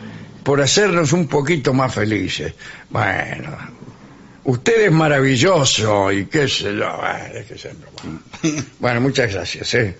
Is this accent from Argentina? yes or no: yes; Barracas, Buenos Aires Province, Argentina; De Barracas, no. De Barracas.